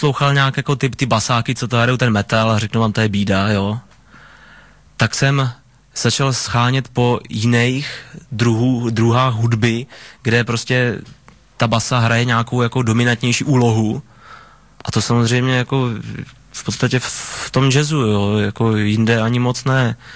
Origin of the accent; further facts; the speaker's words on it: Nymburk, Central Bohemian Region, Czechia; Já můžu o tom Nymburku říct akorát to, že to je moje rodné město, já ho mám strašně rád